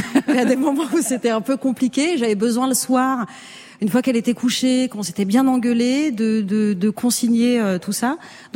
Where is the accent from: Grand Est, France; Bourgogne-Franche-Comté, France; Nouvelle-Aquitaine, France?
Grand Est, France; Strasbourg; moved away as an adult; Mais après j'ai grandi à Strasbourg, je suis restée jusqu'à mes 18 ans et une partie de ma famille est toujours